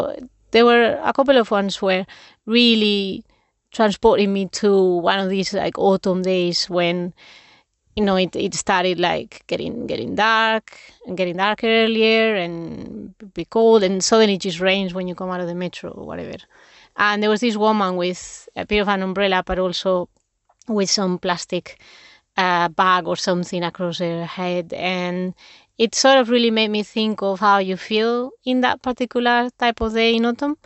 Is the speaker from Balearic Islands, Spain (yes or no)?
no; León, Castile and León, Spain; So La Casa de León is where people from León, like I'm from León, of course, they meet there to socialize and do events.